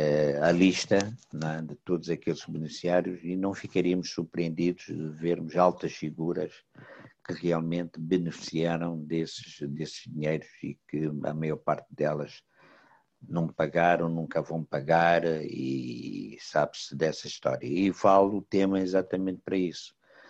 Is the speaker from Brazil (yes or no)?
no; Angola; E aqui o que nos interessa enquanto angolanos